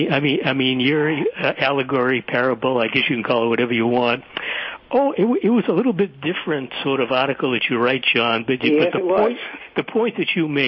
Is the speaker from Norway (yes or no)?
no; Boston, Massachusetts, United States; I grew up in Boston. I remember a shaman in Boston.